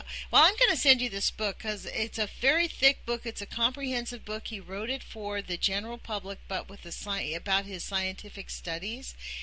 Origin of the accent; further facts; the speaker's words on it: Oregon, United States; because I'm from Oregon, I wanted to familiarize myself.